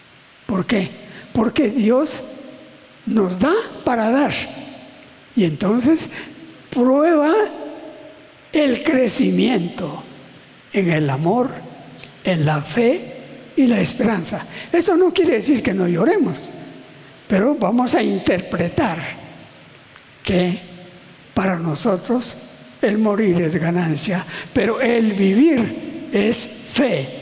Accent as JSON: {"language": "Spanish", "region": "San Marcos", "country": "Guatemala", "tie": "born or raised there", "said": "y San Marcos, la cabecera departamental, no tenía ni iglesia, solo había una familia."}